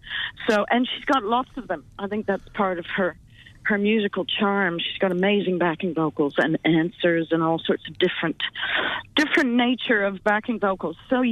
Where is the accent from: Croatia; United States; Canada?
Canada; I grew up in Canada, and there's, you know, as a kid, we had lots of Indian friends